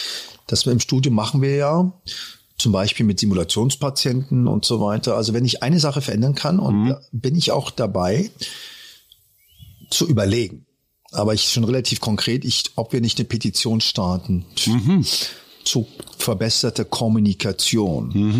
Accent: Berlin, Germany; Ich bin hier aufgewachsen im Wedding und da hatten wir Gastarbeiterklassen.

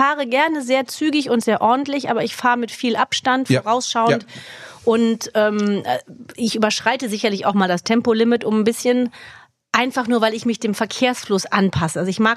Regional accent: Netherlands; German is a second language; Als Holländer, wird er ja zuerst geblitzt.

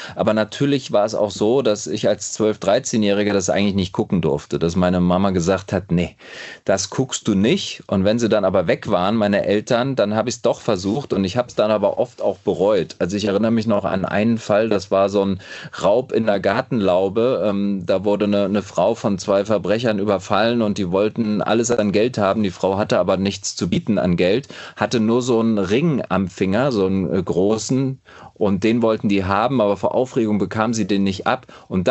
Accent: Daun, Rhineland-Palatinate, Germany; Ich bin in Daun geboren, bin auch in Daun zur Schule gegangen, in der Eifel.

